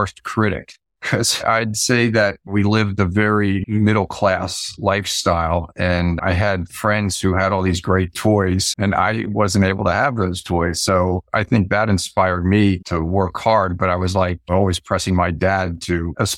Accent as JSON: {"language": "English", "town": "Philadelphia", "region": "Pennsylvania", "country": "United States", "tie": "born or raised there", "said": "As for me, I grew up in Philadelphia, and it's a little community called Chestnut Hill."}